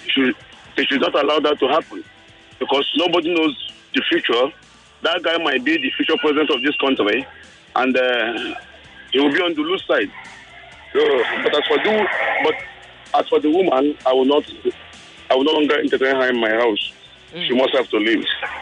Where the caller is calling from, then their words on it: Lagos, Nigeria; I'm calling from Lagos.